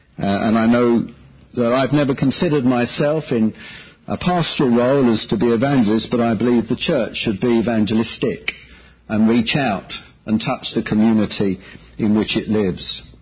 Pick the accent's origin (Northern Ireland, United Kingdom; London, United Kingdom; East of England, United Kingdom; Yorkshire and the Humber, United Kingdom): London, United Kingdom; Eltham; So I'm from Eltham in South East London, and have been until recently pastoring.